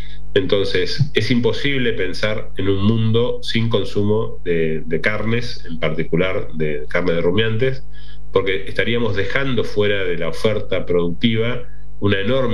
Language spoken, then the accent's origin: Spanish; General Madariaga, Buenos Aires Province, Argentina; yo soy de General Madariaga, un pueblo netamente ganadero, y yo recuerdo cuando era chico iba mucho al campo con mi padre, que era plomero y arreglaba molinos.